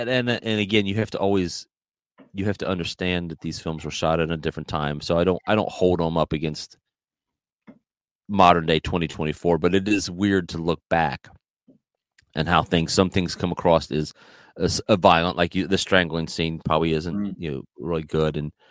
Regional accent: Ohio, United States; I grew up in the Midwest of America, Ohio. Our biggest fears were quicksand.

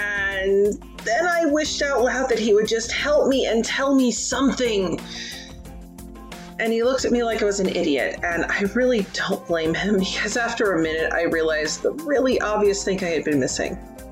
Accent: Kansas, United States; in the words of my home state's motto, ad astra per aspera, to the stars through hardship

